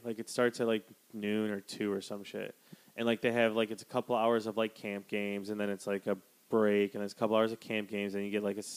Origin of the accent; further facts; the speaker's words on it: Wisconsin, United States; Dude, bitch, I grew up in Wisconsin.